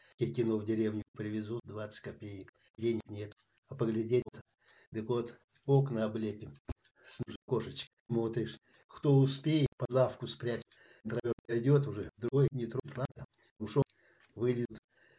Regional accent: Bayrak, Kemerovo Oblast, Russia; born there; Это Ленинско-Кузнецкий район, деревня Байрак.

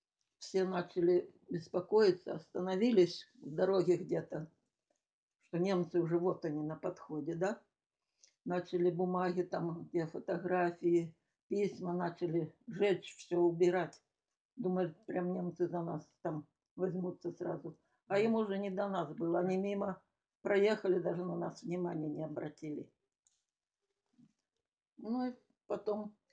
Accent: Kherson Oblast, Ukraine; born there; Я родилась на Украине.

